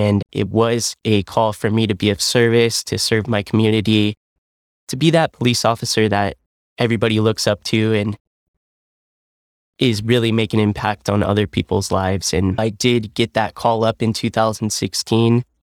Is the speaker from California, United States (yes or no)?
yes; Imperial Beach, California, United States; So I grew up in Imperial Beach, San Diego, and really had a great upbringing there by the coast